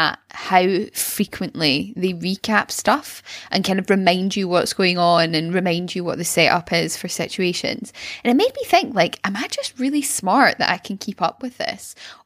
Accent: Scotland, United Kingdom; I know we as Scottish people eat some really fucking gross stuff

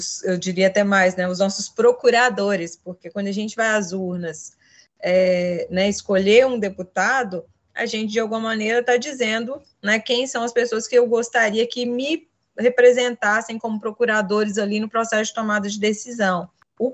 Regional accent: Minas Gerais, Brazil; now in Alagoas, Brazil; Sou mineira, mas diria que já sou, né, uma alagoana, estou aqui no estado há 11 anos

